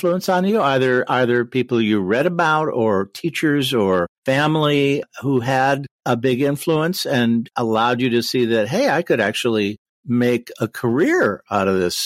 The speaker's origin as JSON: {"language": "English", "town": "Manhasset", "region": "New York", "country": "United States", "tie": "born or raised there", "said": "I grew up in Manhasset Bay, Long Island, in New York"}